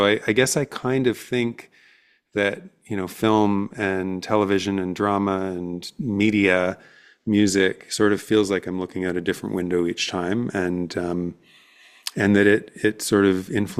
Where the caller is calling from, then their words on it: Toronto, Ontario, Canada; I am Canadian. So I'm talking to you from Toronto, Canada